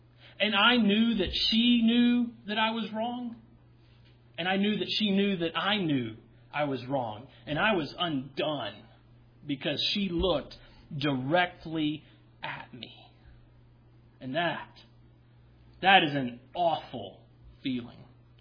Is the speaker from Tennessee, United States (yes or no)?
yes; Tennessee, United States; I'm from Tennessee. If I were to translate this into my native dialect, it would be, heck no!